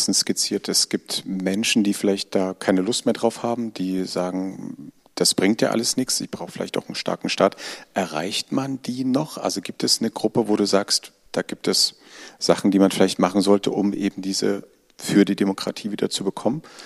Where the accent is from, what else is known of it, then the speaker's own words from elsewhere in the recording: Freiberg, Saxony, Germany; wenn du mal auf Freiberg schaust, ist ja auch meine Heimat.